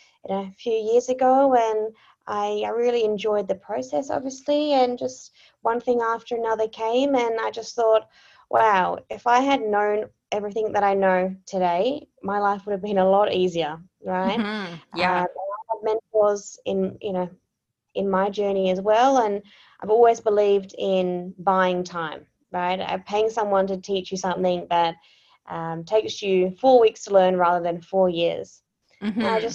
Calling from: Perth, Western Australia, Australia; Yeah, so I'm coming in from Perth, Western Australia today, actually.

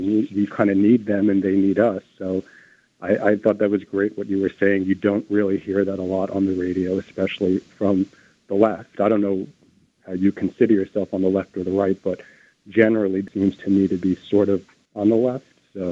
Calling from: Jersey City, New Jersey, United States; Hi, I'm just calling from Jersey City.

